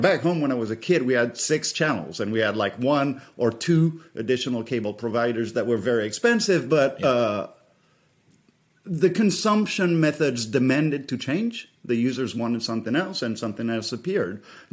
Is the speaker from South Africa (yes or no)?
no; France; as I said before, I come from France, and so you'd have Canal Plus